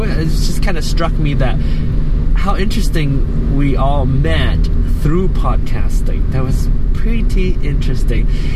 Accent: Malaysia; other than being Asian and being Malaysian, I am also, I also happen to be gay.

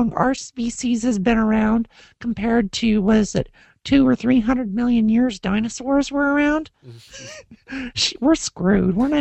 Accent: United States; I will be able to start feeling good about being an American again

